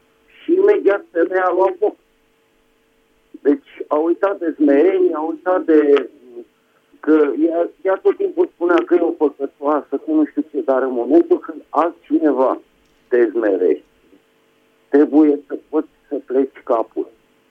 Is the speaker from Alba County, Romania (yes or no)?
no; Bucharest, Romania; din București.